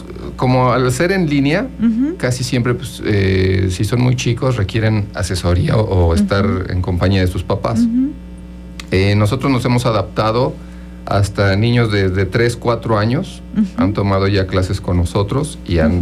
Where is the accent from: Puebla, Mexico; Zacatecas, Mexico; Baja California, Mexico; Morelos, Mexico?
Morelos, Mexico; Cuernavaca; Somos de aquí, de Aguatepec, somos aquí vecinos, bueno, Cuernavaca